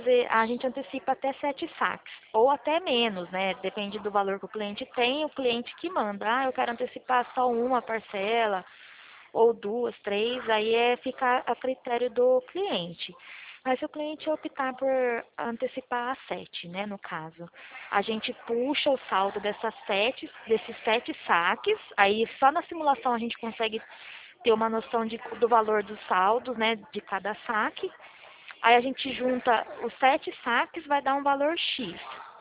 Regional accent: Pirassununga, São Paulo, Brazil; Eu sou de Pirassununga, estado de São Paulo.

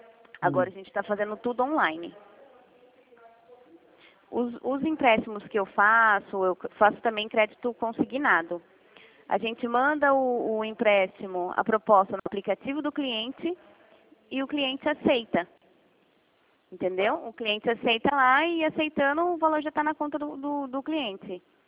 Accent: Piracicaba, São Paulo, Brazil; also born or lived in Minas Gerais

